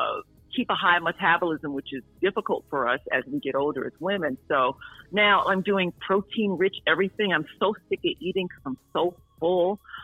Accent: the South, United States; I grew up in the South, and I remember conversations about everybody having high blood pressure.

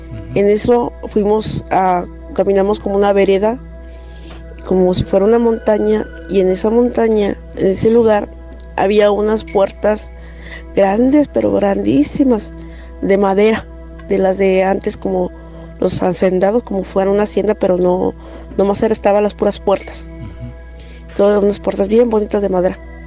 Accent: Guanajuato, Mexico; now in United States; soy de Guanajuato, pero radico acá en Estados Unidos.

